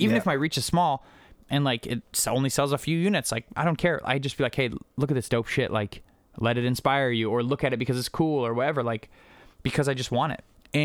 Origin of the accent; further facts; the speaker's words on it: Montana, United States; I come from Montana. Like, there's no art, there's no culture.